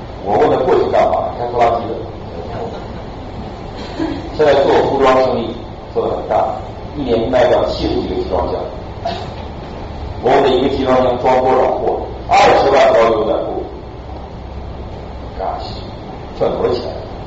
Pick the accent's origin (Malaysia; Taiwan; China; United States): China; Northeast China; 我是东北人，